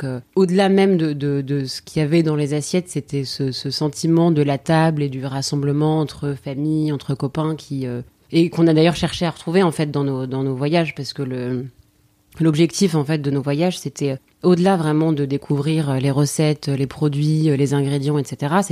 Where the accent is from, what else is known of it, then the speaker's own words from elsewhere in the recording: France; j'ai toujours vécu en France. Enfin, en tout cas, j'ai passé mon enfance en France.